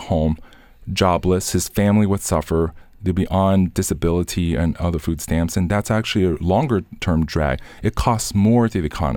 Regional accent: Pennsylvania, United States; also born or lived in China; Well, I grew up in Cumberland County, elementary, middle, high school. I'm a Chinese immigrant, but I am a product of Pennsylvania public education.

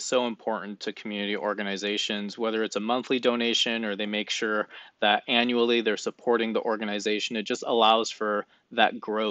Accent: Michigan, United States; Growing up in Michigan, I knew our local community mosque in Canton was certified by Mohsin

